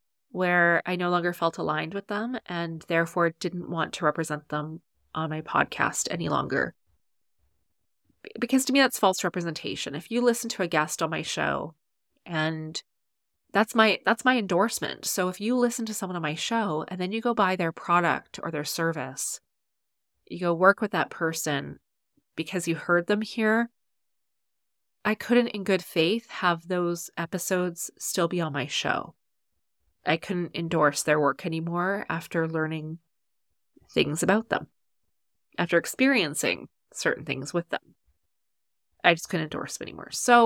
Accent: Alberta, Canada; Obviously, BC, I live here. I grew up in Alberta. I visit Alberta regularly.

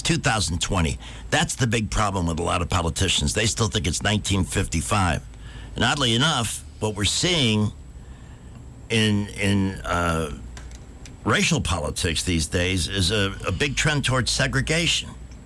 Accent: Chicago, Illinois, United States; And I'm from Chicago. Don't let anybody tell you that the North was some bigotry-free paradise.

